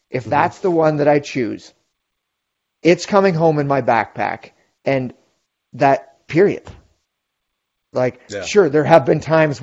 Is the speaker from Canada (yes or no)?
yes; Ontario, Canada; because growing up in Ontario, it's all flat